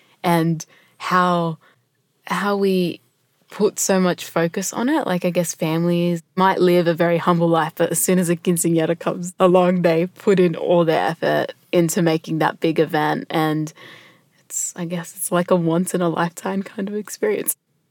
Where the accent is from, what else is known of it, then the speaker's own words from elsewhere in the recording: El Salvador; No, we're from El Salvador, so Central America.